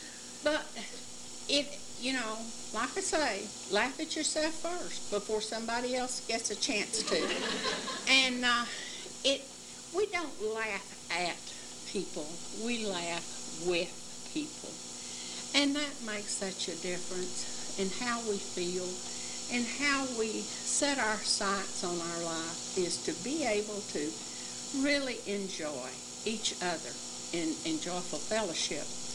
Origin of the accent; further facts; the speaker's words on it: Fort Griffin, Texas, United States; My sister and I grew up in Fort Griffin, Texas, on the Clear Fork of the Brazos River.